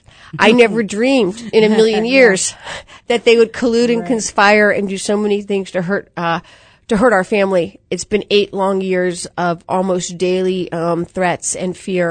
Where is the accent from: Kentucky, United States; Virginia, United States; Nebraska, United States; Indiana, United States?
Virginia, United States; Mount Vernon; I grew up in Mount Vernon, Virginia, on what we were told growing up was a part of George Washington's vast farmland.